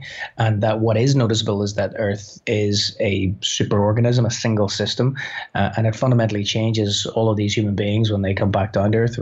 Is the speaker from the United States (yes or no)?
no; Northern Ireland, United Kingdom; being Northern Irish, there's always been somewhat of an identity crisis inherent in the Northern Irishness of recent decades, where we're not quite sure whether we're British or Irish or neither or both.